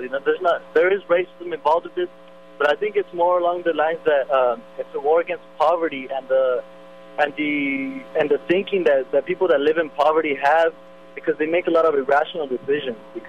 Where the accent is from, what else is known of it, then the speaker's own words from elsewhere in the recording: Salinas, California, United States; I grew up in Salinas, and, you know, the police often harass us, and the police are Mexican too.